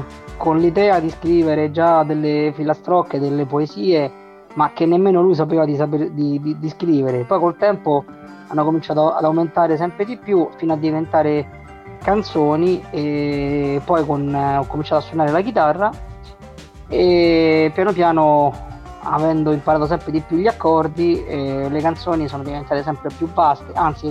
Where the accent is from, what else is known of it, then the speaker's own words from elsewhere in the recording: Lazio, Italy; accent: Roman; senti il mio romanesco come accentuato.